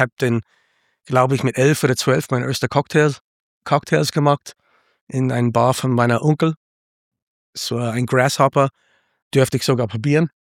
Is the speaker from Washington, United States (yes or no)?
no; New York, United States; German is a second language; moved away as an adult; now in Munich, Delaware, United States; Ja, ich komme aus New York und bin irgendwie nach München gelandet